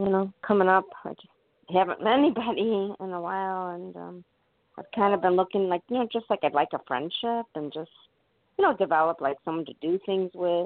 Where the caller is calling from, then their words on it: Midwest, United States; I'm calling from the Midwest area of the country